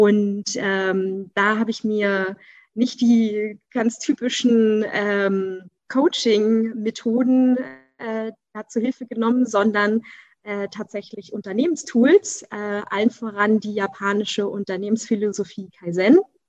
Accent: Berlin, Germany; Also ursprünglich bin ich eine der wenigen Ur-Berliner noch mit Eltern und Großeltern, alle aus Berlin.

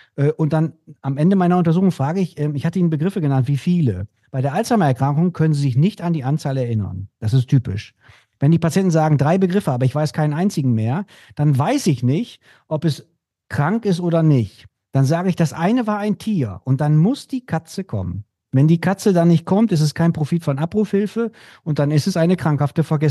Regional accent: Bremen, Germany; Und wir kommen ja aus Bremen und um uns herum ist das niedersächsische Outback.

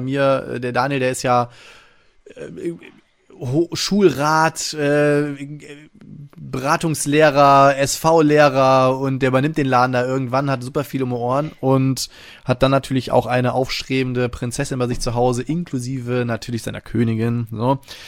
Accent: Friedrichshafen, Baden-Württemberg, Germany; born there; in meinem Geburtsort da über die Spiel doch zu schlendern. Die haben ja auch so kleine Messehallen da in Friedrichshafen.

